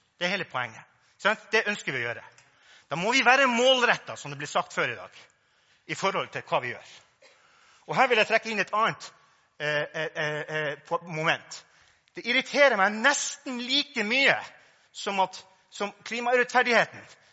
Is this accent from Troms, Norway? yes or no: yes; Harstad, Troms, Norway; Jeg vokste opp I Harstad, oljebyen I nord.